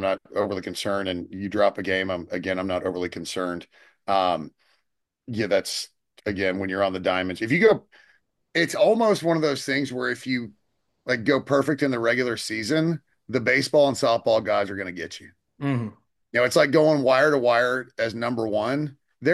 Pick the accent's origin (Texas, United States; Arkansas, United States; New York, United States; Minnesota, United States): Texas, United States; and growing up in Texas, I think the fear is just coming across a rattler